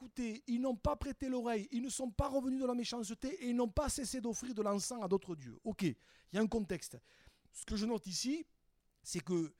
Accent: France; Nous, on est des Gaulois. On est des Gaulois, nous.

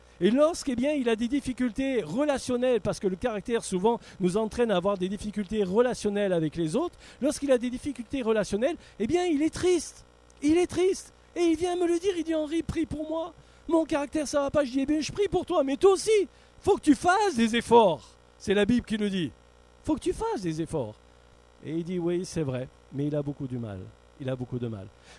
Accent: Corsica, France; tu l'as dit, je suis corse

